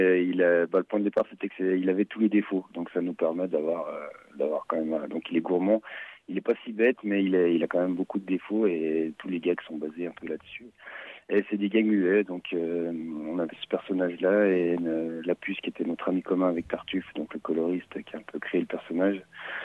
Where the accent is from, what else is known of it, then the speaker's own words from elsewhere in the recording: Auvergne-Rhône-Alpes, France; Je suis de Haute-Savoie, ouais.